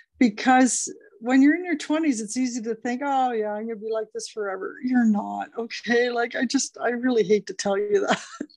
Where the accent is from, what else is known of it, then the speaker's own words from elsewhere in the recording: Canada; I'm Canadian